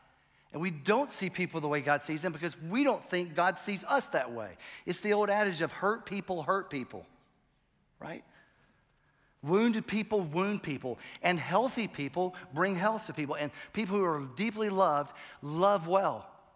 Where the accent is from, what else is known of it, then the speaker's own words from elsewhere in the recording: Smithfield, North Carolina, United States; I grew up in Smithfield. I knew everybody. They knew me. Life was good. Parents divorced. I moved to Raleigh for 1 year